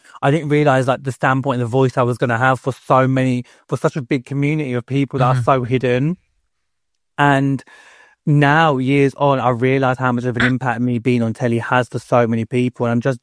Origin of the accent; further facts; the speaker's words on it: Pakistan; from a South Asian community that I come from, being Pakistani